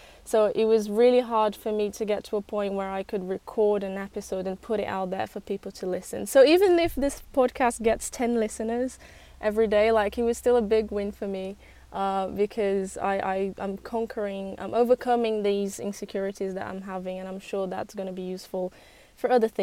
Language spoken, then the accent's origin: English; Brazil; English is a second language; now in United Kingdom; And then I grew up in Brazil, and I had this dream of coming to the UK and working with music. And I learned English at a very young age